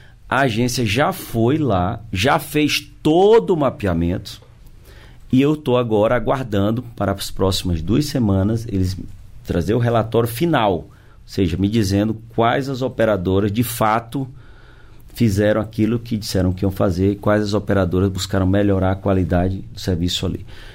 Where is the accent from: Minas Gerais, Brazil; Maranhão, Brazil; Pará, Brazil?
Maranhão, Brazil; São Luís; na minha querida capital do Maranhão, São Luís, minha cidade natal, meu estado